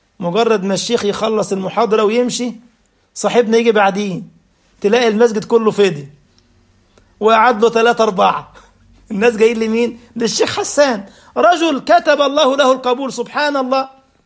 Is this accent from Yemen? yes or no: no; Egypt; معروفون عندنا في بلادنا مصر